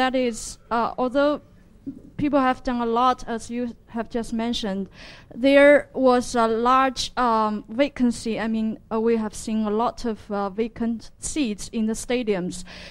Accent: Beijing, China; because I'm from Beijing, which is the next hosting city.

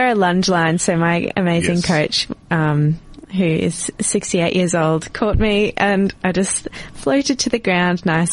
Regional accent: Brisbane, Queensland, Australia; Brisbane.

